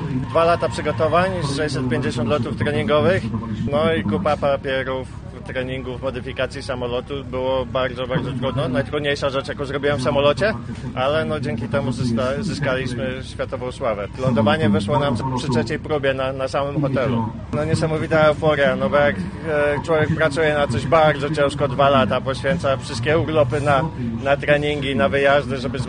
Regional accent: Rzeszów, Subcarpathian Voivodeship, Poland; jestem oryginalnie z Rzeszowa

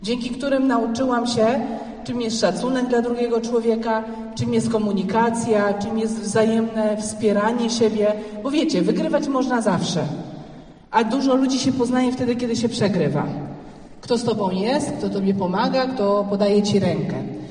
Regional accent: Silesian Voivodeship, Poland; a że ja urodziłam i wychowałam się na Śląsku, więc mam w sobie to taką upartość

